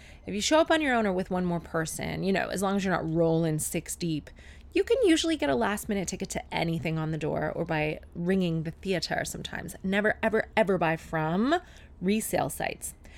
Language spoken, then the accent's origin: English; Canada; which doesn't make any sense because we are Canadian.